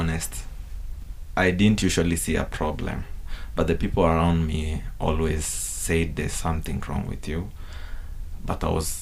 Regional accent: Kirinyaga County, Kenya; also born or lived in Nairobi; I come from Kirinyaga, but I used to live in Nairobi.

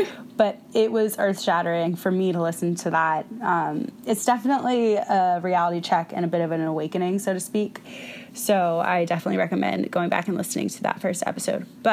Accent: Jacksonville, Florida, United States; I know my hometown, I swear, I think we would walk 3 miles because everything's so spaced out in Jacksonville

